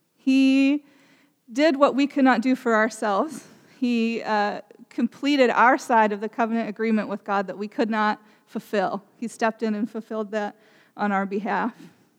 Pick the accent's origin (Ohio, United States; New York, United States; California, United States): Ohio, United States; I was raised in Southern Ohio.